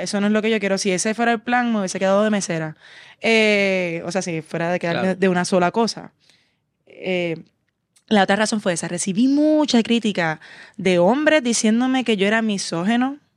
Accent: Puerto Rico; also born or lived in New Hampshire, United States; Yo nací en New Hampshire. Soy 100% puertorriqueña porque me crié en Puerto Rico desde un año. Mis dos apellidos son puertorriqueños. Mis papás son puertorriqueños.

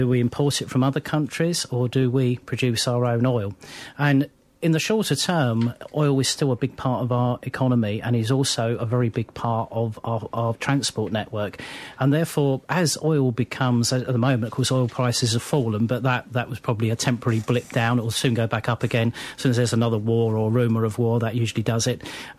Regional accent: London, United Kingdom; I was brought up in London

